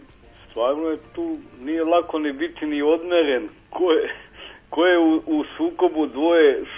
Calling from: Belgrade, Serbia; Iz Beograda, vaš poznati slušalac i sagovornik.

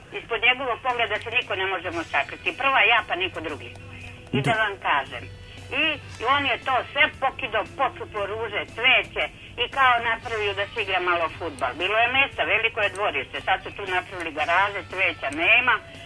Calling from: Stara Pazova, Vojvodina, Serbia

